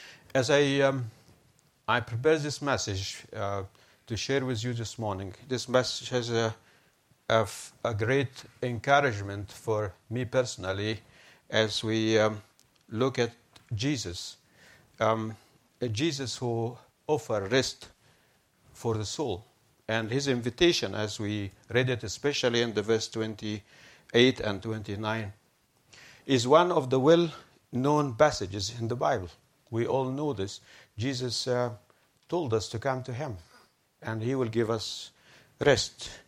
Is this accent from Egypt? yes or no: yes; Egypt; now in Brussels, Belgium; I'm originally from Egypt.